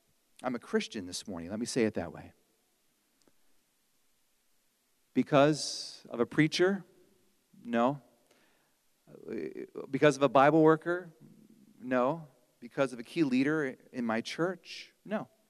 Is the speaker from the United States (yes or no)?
yes; Pennsylvania, United States; I'd probably see some logs here, but we're from Pennsylvania, so it's a different kind of log.